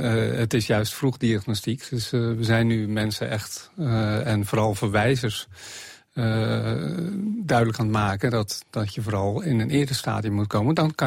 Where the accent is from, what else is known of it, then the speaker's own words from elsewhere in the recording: Netherlands; snapt dat je niet zo direct kan communiceren zoals wij Nederlanders gewend zijn. Want dat zijn we als Nederlanders, zo staan we ook bekend. We zijn heel direct.